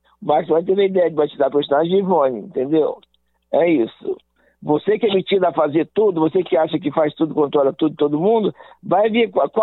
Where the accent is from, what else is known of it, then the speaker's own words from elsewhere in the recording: Minas Gerais, Brazil; now in São Paulo, Brazil; eu sou do interior de Minas Gerais, vim para São Paulo com a cara e a coragem